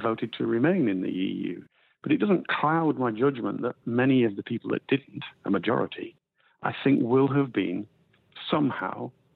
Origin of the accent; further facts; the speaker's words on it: United Kingdom; But I do believe there is such a thing in the British psyche as British exceptionalism. And I think it is based, unlike your exceptionalism is not entirely based on your geography.